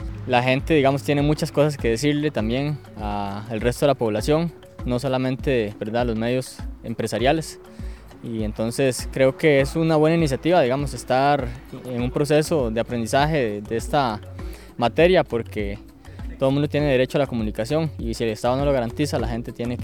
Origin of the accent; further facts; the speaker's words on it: Guasimal, San José, Costa Rica; soy de Guasimal, de Punta Arenas